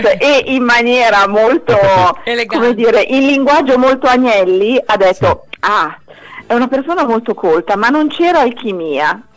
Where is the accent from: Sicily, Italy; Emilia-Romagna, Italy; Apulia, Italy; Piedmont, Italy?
Piedmont, Italy; Che io sono piemontese per cortesia.